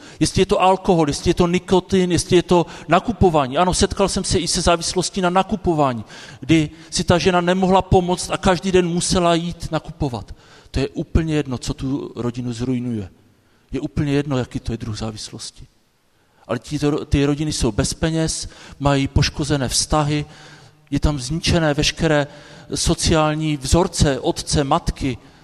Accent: Moravian-Silesian Region, Czechia; tam, odkud pocházím, na Hlučínsku, říká se tomu Prajsko, tam jsou všichni, většina lidí katolíci

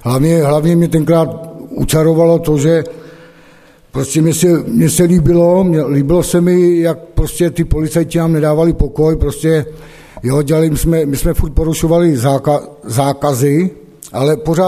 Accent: Karlovy Vary, Karlovy Vary Region, Czechia; born there; also born or lived in Prague; now in Jeseník, Czechia; Já jsem se narodil v Karlových Varech a dlouhá léta jsem žil v Praze, teď žiju v Jeseníku. Je mi, na své straně bylo 50 let

